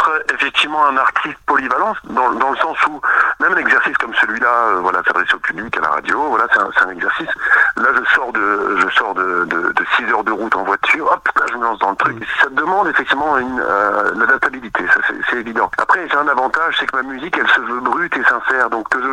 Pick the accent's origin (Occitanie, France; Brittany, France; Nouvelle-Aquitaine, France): Nouvelle-Aquitaine, France; La Rochelle; also born or lived in Alsace; je suis natif de la ville de La Rochelle, qui est déjà en soi une ville médiévale. Ensuite, avec le temps, j'ai découvert la région Alsace, où j'ai vécu pendant pas mal d'années.